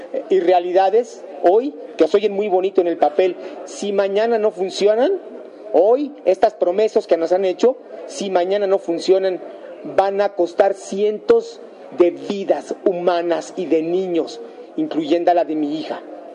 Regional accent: Mexico; en lo general me siento profundamente avergonzado como mexicano de tener una calidad tan baja de senadores

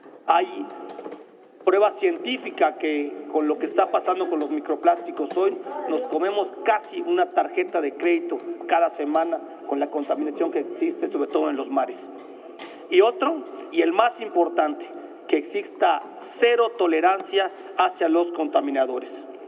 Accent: Yucatán, Mexico; Como yucateco, soy testigo del deterioro y la contaminación evidente de los cenotes y humedales de la península de Yucatán.

